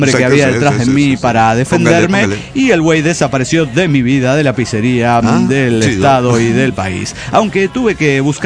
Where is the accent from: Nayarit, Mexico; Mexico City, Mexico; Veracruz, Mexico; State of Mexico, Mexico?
Mexico City, Mexico